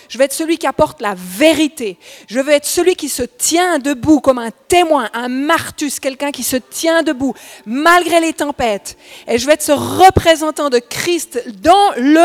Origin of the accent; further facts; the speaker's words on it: Switzerland; Et souvent, les Suisses, on est neutre. On a un passeport, on est neutre.